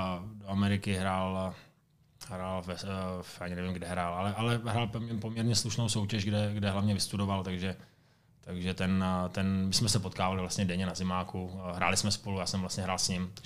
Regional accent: Slovakia; Ne, my jsme ze Slovenska, takže Siveka.

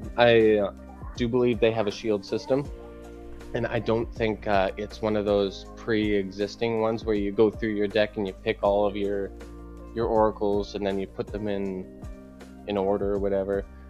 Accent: St. Thomas, Ontario, Canada; Oh yeah, I'm Canadian, if anybody doesn't know that. So I live Ontario, in Ontario, Canada. Little tiny train town called St. Thomas.

